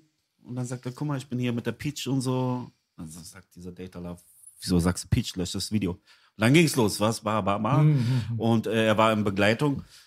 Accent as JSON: {"language": "German", "town": "Lichterfelde", "region": "Berlin", "country": "Germany", "said": "ich komme aus Lichterfelde, Alter."}